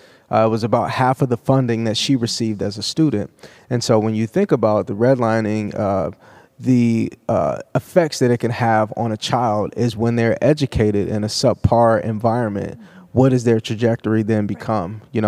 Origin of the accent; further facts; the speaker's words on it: Chicago, Illinois, United States; I'm from Chicago, and Chicago was very heavily redlined, and I have family members that still live in the areas that were outlined in red.